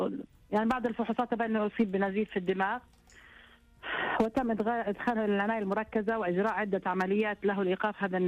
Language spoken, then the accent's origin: Arabic; Saudi Arabia; انا بنت السعوديه وانولدت هناك والولد له 50 سنه هناك بالسعوديه